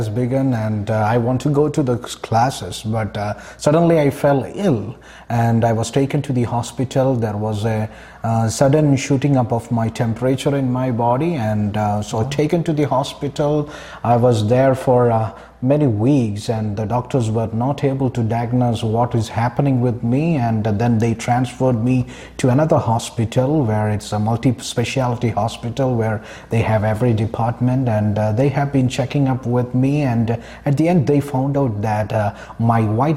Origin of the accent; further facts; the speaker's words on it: Kerala, India; Yes, I'm from India, from the southern part of India. The province name is called Kerala.